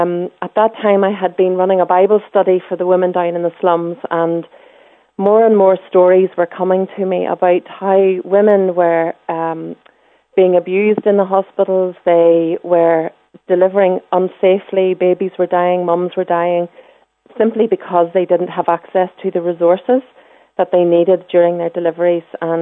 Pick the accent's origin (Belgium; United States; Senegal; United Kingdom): United Kingdom; Northern Ireland; as us Northern Irish woman, myself included